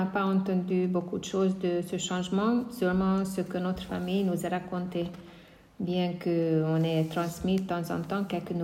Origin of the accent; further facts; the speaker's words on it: Hungary; Surtout, un gentil couple de nos voisins sont venus deux fois chez nous en Hongrie.